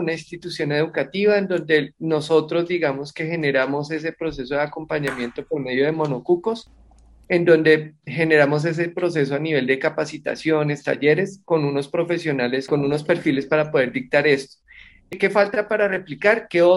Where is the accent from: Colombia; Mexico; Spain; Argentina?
Colombia; somos pues colombianos, nacimos también en diferentes zonas del país